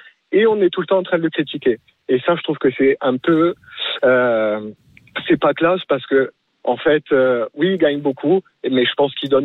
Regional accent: Corsica, France; Pourtant, en tant que Corse

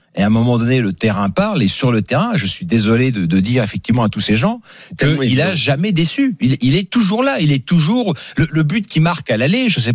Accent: Alençon, Normandy, France; parce que je viens d'Alençon, comme vous le savez

